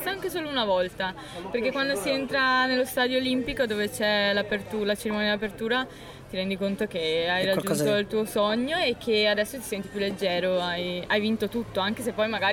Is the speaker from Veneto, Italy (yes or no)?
yes; Venice, Veneto, Italy; Io abito proprio qui, al Lido di Venezia. Sono originaria di qui, però ultimamente, ovvero da 8 anni, vivo negli alberghi in giro per il mondo.